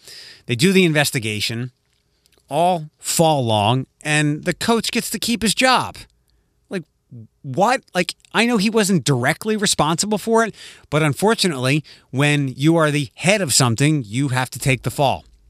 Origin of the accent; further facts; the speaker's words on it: Philadelphia, Pennsylvania, United States; because where I grew up in Philadelphia, there wasn't much college football.